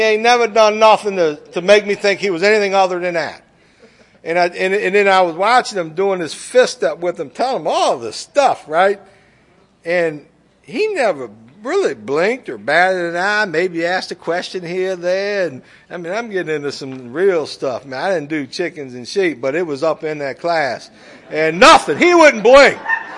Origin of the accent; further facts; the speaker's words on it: Richmond, Virginia, United States; but I'm from Richmond. I know Ebonics